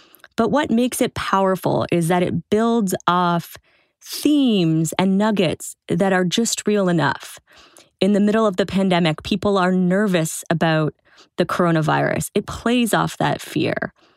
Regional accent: Toronto, Ontario, Canada; Earlier this fall, I was back in my hometown of Toronto

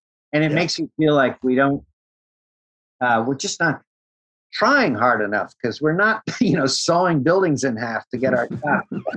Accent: New York City, New York, United States; I grew up in New York, and my parents were pretty cultured

